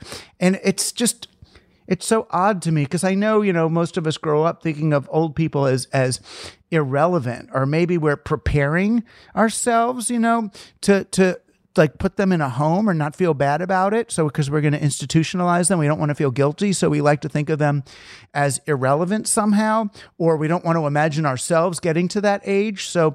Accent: New York, United States; I'm just one of those people who, 'cause I'm from New York, you know, I'm a stoop person.

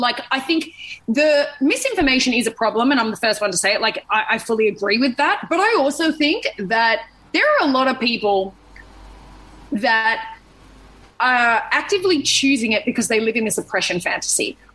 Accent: Sydney, New South Wales, Australia; growing up in Sydney

